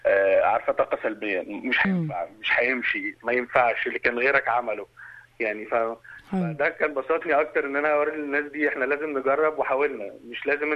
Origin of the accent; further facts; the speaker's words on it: Egypt; now in Australia; اكل الشارع اشهر حاجه موجوده عندنا في مصر، عربيات الكشري موجوده في كل حته